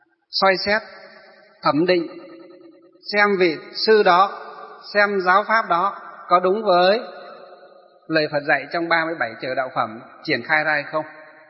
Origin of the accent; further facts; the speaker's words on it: Hòa Bình, Vietnam; ở tỉnh Hòa Bình á, quê hương của tôi á. Đúng là cái nơi nó xa xôi.